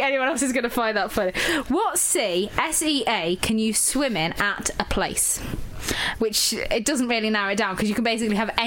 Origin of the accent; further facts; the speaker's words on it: East Midlands, United Kingdom; I'm from Lincolnshire.